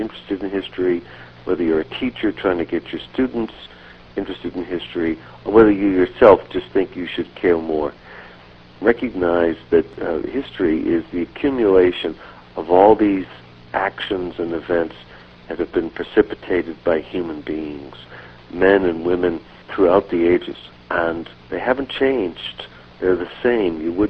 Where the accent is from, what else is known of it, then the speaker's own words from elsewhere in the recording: Boston, Massachusetts, United States; I wouldn't say I'm from Massachusetts necessarily. That might throw a few people. I might say I'm from Boston